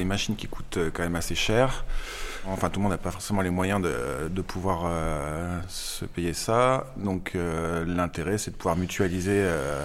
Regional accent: Aubusson, Nouvelle-Aquitaine, France; also born or lived in Bourganeuf / Felletin; Alors, je suis né à Bourganeuf, mais j'y suis juste né. Après, j'ai grandi vraiment à Aubusson, Felletin, sur ce territoire-là, quoi. Et je suis parti assez jeune, revenu il y a un peu plus de 10 ans

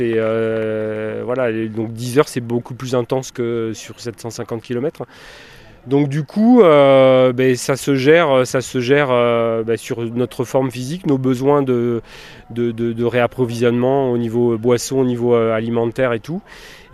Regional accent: Toulouse, Occitanie, France; je viens de Toulouse

